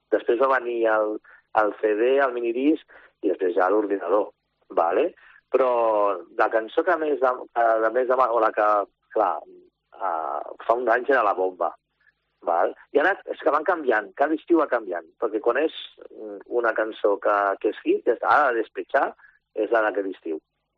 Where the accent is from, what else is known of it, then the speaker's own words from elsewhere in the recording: Canet, Catalonia, Spain; uns del meu poble de Canet